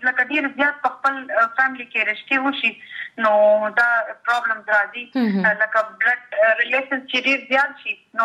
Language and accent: Pashto; Mardan, Khyber Pakhtunkhwa, Pakistan; زما تعلق دا مردان شیرگڑھ سره دی او تعلیم می بیسیکلی دا باولپنڈی پنجاب نا کړی دی